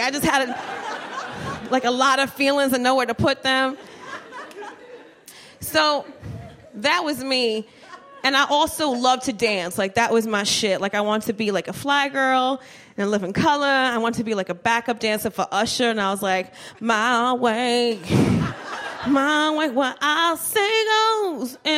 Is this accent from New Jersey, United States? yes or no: yes; Trenton, New Jersey, United States; Like, telling people, like, I'm from Trenton, and it was like Italian, Irish, and Polish was exot